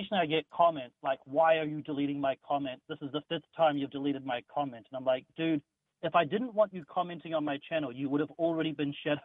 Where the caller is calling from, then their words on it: Australia; I'm calling from Australia, so it's like all sorts of interference issues.